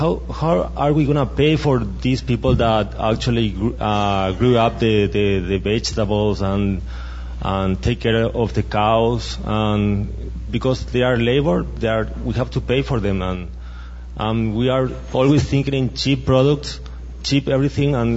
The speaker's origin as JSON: {"language": "English", "country": "Paraguay", "tie": "born or raised there", "second_language": "English", "lives_now": "Canada", "said": "I am from Paraguay, and I say that because some part of the movie remind me Paraguay"}